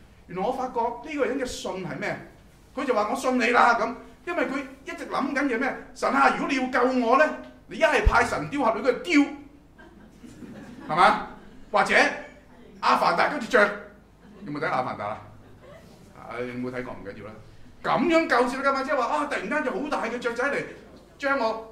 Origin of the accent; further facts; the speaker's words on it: China; 我哋中國人咧成日都怕